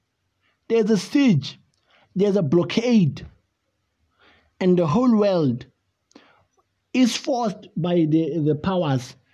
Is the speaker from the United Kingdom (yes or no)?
no; South Africa; I'm from South Africa.